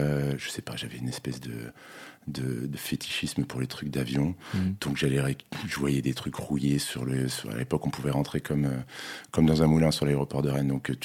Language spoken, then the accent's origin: French; Gabon; Et j'ai grandi en Afrique, au Gabon donc, et mes grands-parents français habitaient en France